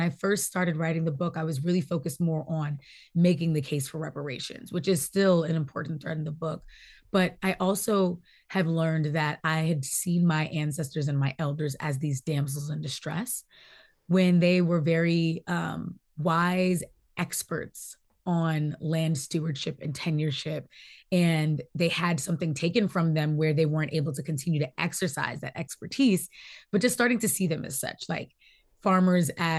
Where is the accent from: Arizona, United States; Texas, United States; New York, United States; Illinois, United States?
New York, United States; Growing up in New York, and I'm a granddaughter of the Great Migration. I'm one of the ones who takes a lot of pride in being a Black Northerner.